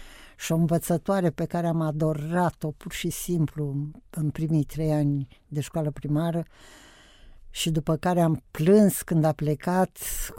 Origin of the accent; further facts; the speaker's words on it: Moldavia, Romania; eu m-am născut în Moldova, deci în centrul Moldovei noastre, am trăit toate mișcările astea de trupe, de bombardamente